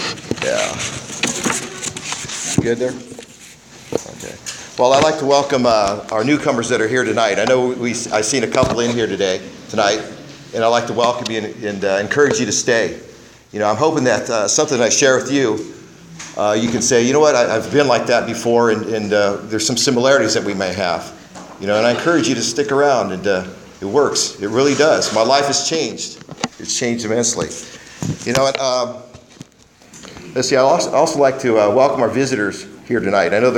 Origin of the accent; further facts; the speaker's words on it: Fresno, California, United States; You know, I was born and raised in Fresno.